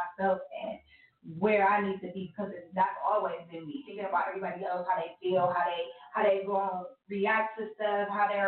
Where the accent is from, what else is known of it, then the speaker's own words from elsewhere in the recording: Akron, Ohio, United States; No, I'm from Akron, born and raised.